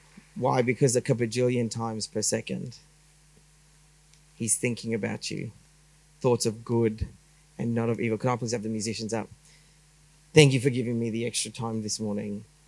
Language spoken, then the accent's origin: English; Melbourne, Victoria, Australia; I grew up in Melbourne.